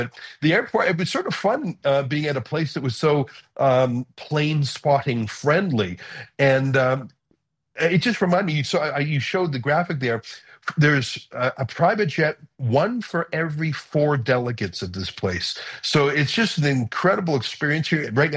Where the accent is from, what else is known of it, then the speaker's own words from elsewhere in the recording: Canada; I'm a Canadian, as you mentioned